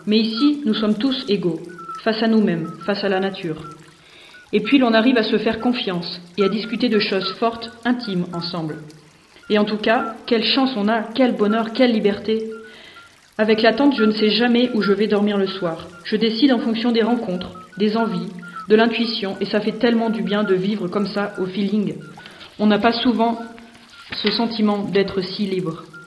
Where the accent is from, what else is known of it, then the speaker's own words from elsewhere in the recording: Le Puy-en-Velay, Auvergne-Rhône-Alpes, France; je suis née au Puy-en-Velay, c'est un des départs du chemin de Saint-Jacques. Et même la maison où j'habitais, devant la maison, il y a le chemin de Saint-Jacques qui arrive au Puy, celui qui vient de Genève